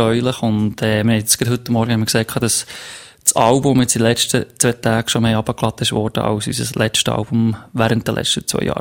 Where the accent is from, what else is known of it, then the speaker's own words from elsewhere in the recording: Bern, Switzerland; Ich bin auf einem Bauernhof aufgewachsen im Emmental